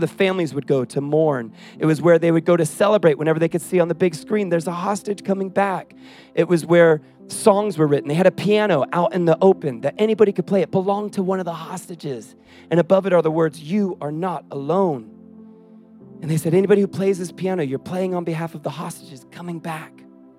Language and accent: English; Israel; I grew up in Israel, as I said.